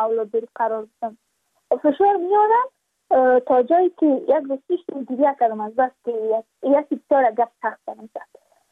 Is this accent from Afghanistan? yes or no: yes; Badakhshan, Afghanistan; چون ما از بدخشان هستیم، یعنی منطقای دور دستش،